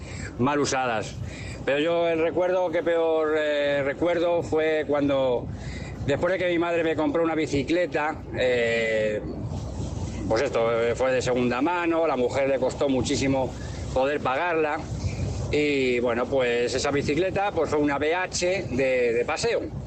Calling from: Madrid, Community of Madrid, Spain; de Madrid.

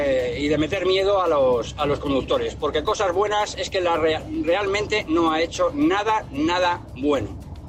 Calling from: Madrid, Community of Madrid, Spain; de Madrid.

